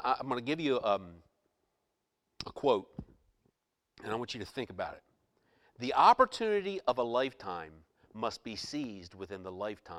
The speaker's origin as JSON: {"language": "English", "region": "Chesapeake Bay", "country": "United States", "tie": "born or raised there", "said": "I was raised on the Chesapeake Bay, and so for several years I actually made my living as a waterman, crabbing and oystering"}